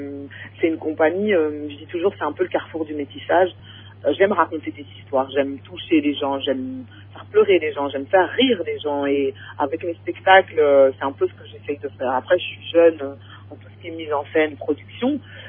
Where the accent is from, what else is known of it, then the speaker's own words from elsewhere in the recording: Brussels, Brussels-Capital Region, Belgium; born there; ma mère est danseuse traditionnelle antillaise. Et donc, moi, je suis née en Belgique, à Bruxelles.